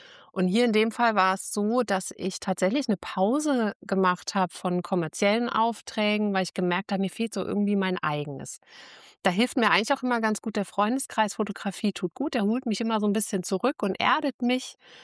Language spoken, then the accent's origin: German; Rhineland-Palatinate, Germany; ich komme ja ursprünglich aus der Trierer Ecke.